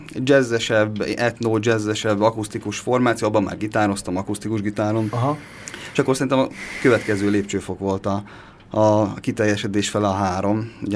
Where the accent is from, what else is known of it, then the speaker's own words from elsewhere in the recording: Szolnok, Jász-Nagykun-Szolnok, Hungary; ez ugye Szolnokon volt helyileg, én szolnoki gyerek vagyok